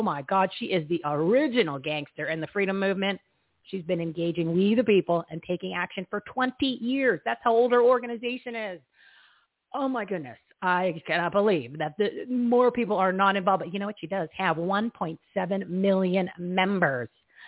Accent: New Jersey, United States; I grew up in New Jersey where the running joke was, you know, you had 10 best days of the year

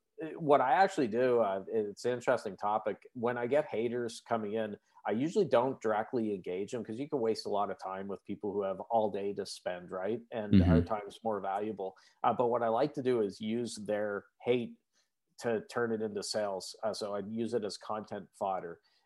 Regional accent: Canada; I'm Canadian. I'm a Canadian who doesn't follow the what Canadians are supposed to be like

